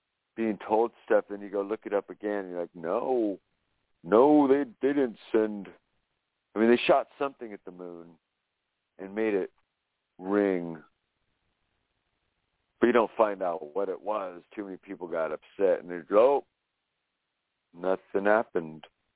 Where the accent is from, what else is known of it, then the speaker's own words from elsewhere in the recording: California, United States; In California, Estados Unidos.